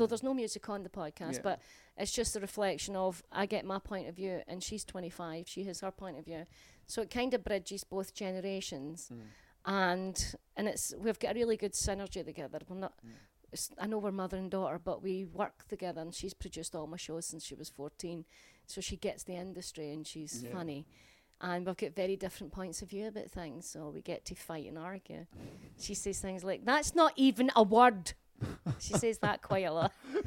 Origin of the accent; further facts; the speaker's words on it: Glasgow, Scotland, United Kingdom; I am from Glasgow.